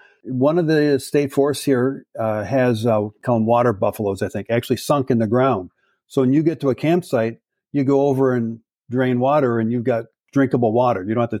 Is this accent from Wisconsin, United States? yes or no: yes; Wisconsin, United States; But no, because I grew up in Wisconsin. We did all of our camping and stuff down near the border with Illinois. That's where I grew up.